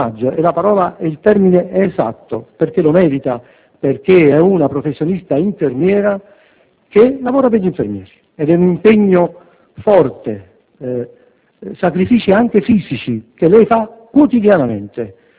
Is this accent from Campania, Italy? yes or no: yes; Naples, Campania, Italy; di Aniarti, siamo di Napoli, della Campania